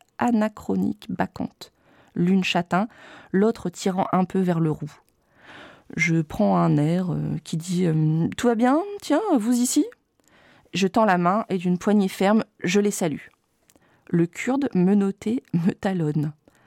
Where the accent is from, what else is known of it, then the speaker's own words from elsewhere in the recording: Bourecq, Hauts-de-France, France; la route principale de Bourec, mon village natal, là où se sont installés mes parents en 78, un peu avant ma naissance. Petit village en forme d'anévrisme attenant à la route nationale 43 qui relie Béthune à Saint-Omer et qui va jusqu'à Calais.